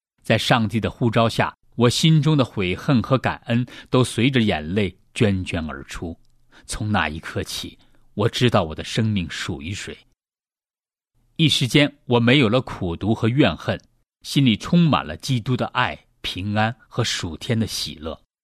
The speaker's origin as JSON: {"language": "Chinese", "town": "Weifang", "region": "Shandong", "country": "China", "tie": "born or raised there", "said": "我的老家在山东潍坊，父母都是虔诚的基督徒。"}